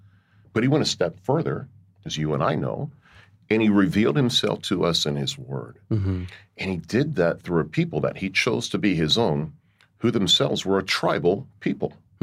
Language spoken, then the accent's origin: English; Virginia, United States; went back to my home state of Virginia. Worked for the Southern Baptist Convention of Virginia for 15 years.